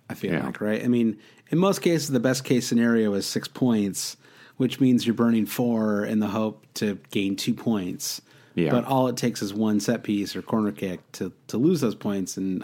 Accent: Midwest, United States; Yeah, I grew up in the Midwest, so I know what a real fat guy looks like.

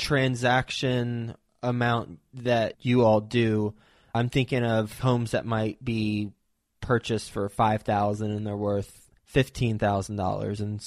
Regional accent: Flint, Michigan, United States; born there; I was born in Flint, Michigan.

